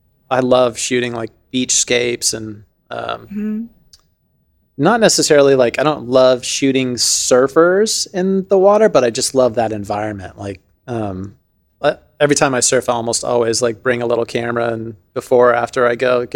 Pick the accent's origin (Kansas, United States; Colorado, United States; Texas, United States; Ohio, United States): Colorado, United States; Denver; but I didn't grow up surfing cause I grew up in Denver.